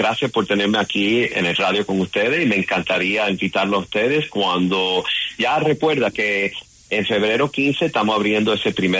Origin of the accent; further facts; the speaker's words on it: Miami, Florida, United States; also born or lived in Hollywood, California; mi hermano mayor nació en Cuba, ¿ok? Y yo nací en Hollywood, California. En Hollywood, California, donde vivía la gente pobre. Entonces, a los 5 años vinimos para Miami.